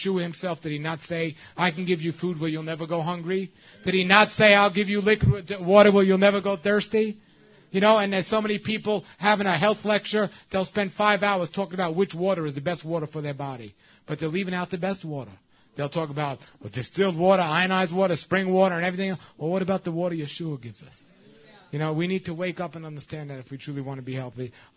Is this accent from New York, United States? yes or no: yes; New York City, New York, United States; I'm from New York City, and wherever I go around the world, I'm out of the city.